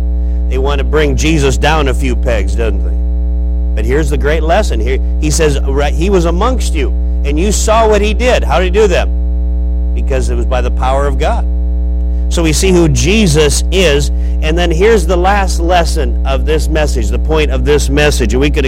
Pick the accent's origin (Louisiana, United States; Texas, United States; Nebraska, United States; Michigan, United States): Nebraska, United States; You folks are in the Bible Belt. I'm from Nebraska. We're not in the Bible Belt.